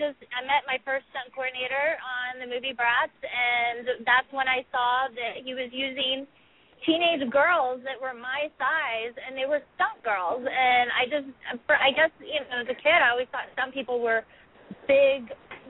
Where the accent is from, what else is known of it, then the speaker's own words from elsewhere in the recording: Illinois, United States; I actually was born and raised in Southern Illinois, and you know, my parents had me in everything possible